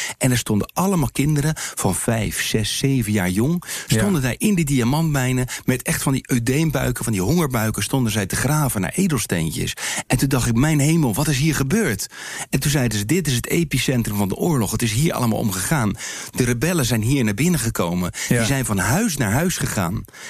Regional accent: Netherlands; Ik zeg, ik kom uit Nederland

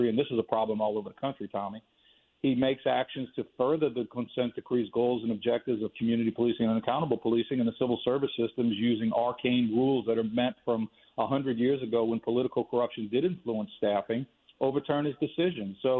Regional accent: New Orleans, Louisiana, United States; I grew up and lived in New Orleans East. I grew up and lived in Gentilly in the Ninth Ward.

